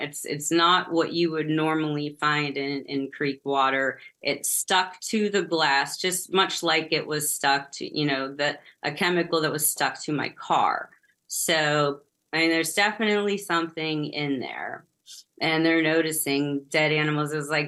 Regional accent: Salem, Ohio, United States; now in Coraopolis, United States; so right now I'm from Salem and I moved to Coriopolis in Pennsylvania. So I'm on the Ohio River.

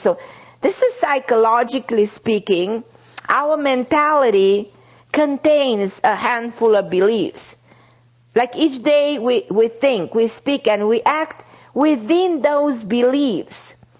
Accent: Romania; English is a second language; I came from Romania, I didn't speak the language

